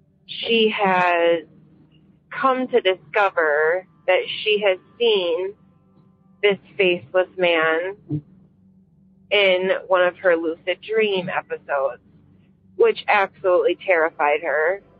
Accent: Michigan, United States; I'm from Michigan.

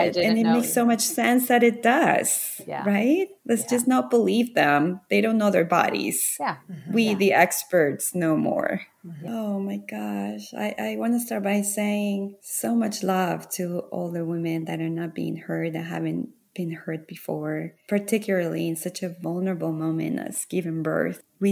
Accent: Bogotá, Colombia; English is a second language; So I grew up in Bogota in Colombia

